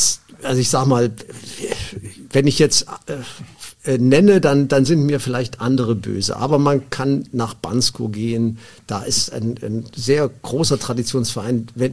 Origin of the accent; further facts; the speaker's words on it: Leipzig, Saxony, Germany; Ich stamme ja aus Leipzig, ich bin Leipziger